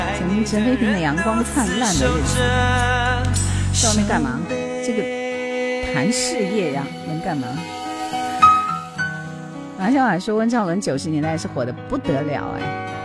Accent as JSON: {"language": "Chinese", "region": "Jiangsu", "country": "China", "tie": "born or raised there", "said": "你真的是对江苏那情有独钟哦。咱们从小就在这里长大，再冷再热都是扛得住的。"}